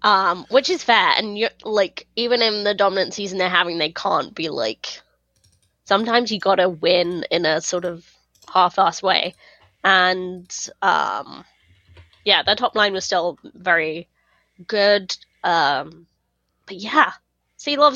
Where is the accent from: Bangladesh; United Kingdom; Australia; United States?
United Kingdom; I think I'm too British or something.